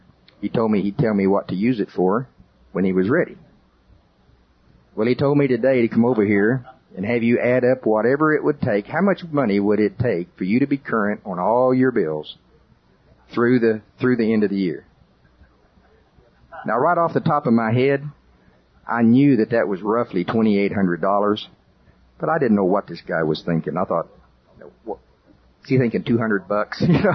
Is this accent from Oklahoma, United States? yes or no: yes; Oklahoma, United States; Now, I'm from Pottawatomie County, Oklahoma. Most of my relatives are farmers.